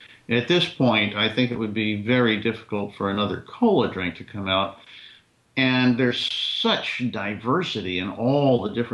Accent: Atlanta, Georgia, United States; Hey, I grew up in Atlanta.

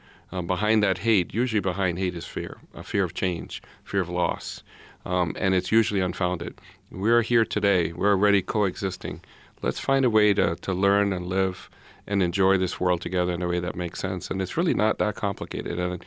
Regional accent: Bahamas; moved away as an adult; I grew up in the Caribbean. I spent 18 years in the Bahamas Islands. So I came here at 18

